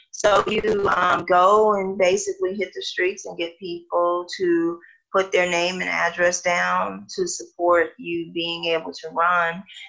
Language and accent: English; Chicago, Illinois, United States; So there's a lot that you can gain from it, you know, as a Chicagoan.